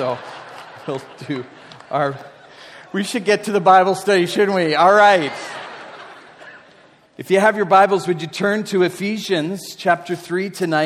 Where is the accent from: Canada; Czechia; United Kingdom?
Canada; I'm Canadian